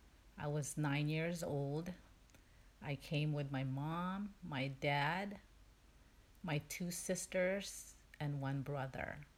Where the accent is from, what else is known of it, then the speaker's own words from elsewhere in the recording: Bacolod, Western Visayas, Philippines; born there; I was born in 1965 in Philippines, in the city of Bacolod.